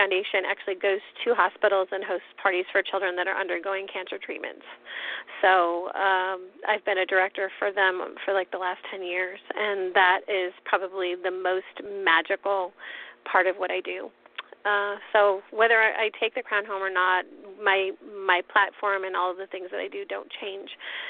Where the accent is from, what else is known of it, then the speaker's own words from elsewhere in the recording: United States; Everyone tells me, even though I'm American, that I just have that very, you know, spicy Hispanic kind of personality.